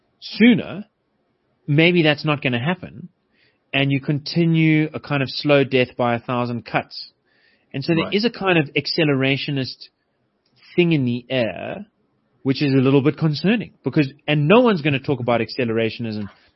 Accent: Yeovil, South West England, United Kingdom; I grew up in Yeovil. All of my neighbors were different races as a little kid.

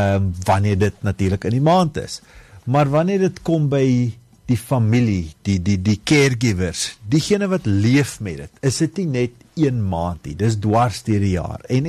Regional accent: Oudtshoorn, Western Cape, South Africa; boerling van die Suid-Kaap, van Oudtshoorng. My ouers is nou nog in Mosselbaai

